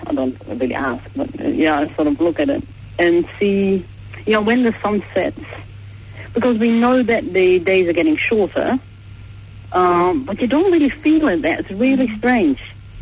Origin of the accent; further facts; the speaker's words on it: Netherlands; So I grew up in Holland, we grew up with central heating and whatnot.